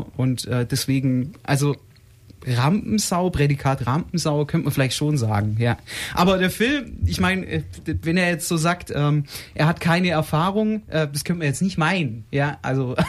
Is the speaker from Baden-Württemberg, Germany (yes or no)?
yes; Baden-Württemberg, Germany; Ich komme aus dem Schwarzwald